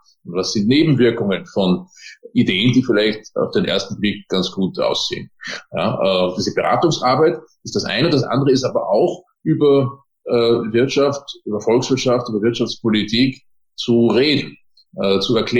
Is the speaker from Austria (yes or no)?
yes; Austria; moved away as an adult; also born or lived in Germany; Ich bin Österreicher, ne? Das hört man sowieso.